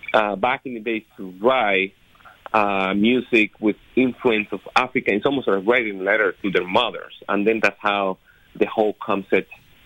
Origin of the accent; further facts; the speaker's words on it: Cuba; English is a second language; I was living in Cuba. I was born in Cuba, as many of your listeners probably know, figured out by my accent. So I was born in Cuba